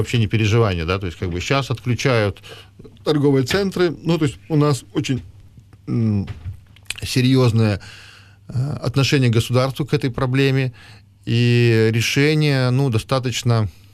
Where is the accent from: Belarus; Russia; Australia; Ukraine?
Ukraine; now in Latvia; я там приеду с Латвии в Украину, я понимаю, я сам украинец